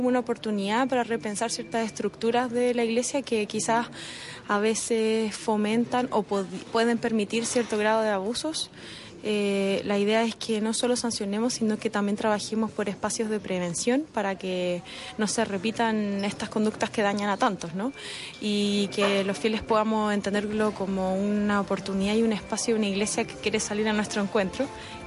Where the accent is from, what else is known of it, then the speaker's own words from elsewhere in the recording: Chile; sobre todo bueno, en mi país, en Chile, el último tiempo hemos estado pasando por una situación lamentable